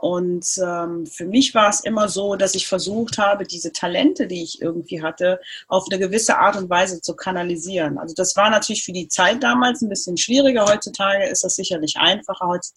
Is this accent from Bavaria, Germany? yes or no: no; Cologne, North Rhine-Westphalia, Germany; Also ich bin in Köln geboren, aufgewachsen, zur Schule gegangen, war im Internat in einer Pflegefamilie, als ich klein war